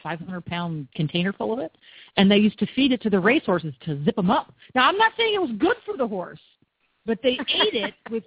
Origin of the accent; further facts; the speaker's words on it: Hershey, Pennsylvania, United States; I grew up near Hershey, Pennsylvania.